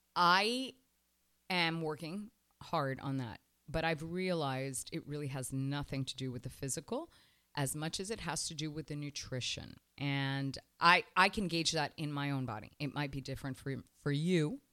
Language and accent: English; New Jersey, United States; I am from New Jersey. I was born in New Jersey.